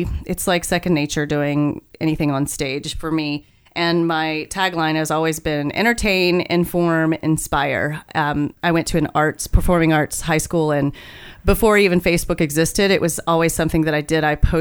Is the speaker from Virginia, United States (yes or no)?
yes; Martinsville, Virginia, United States; born there; I was born in Martinsville, Virginia, to a large family.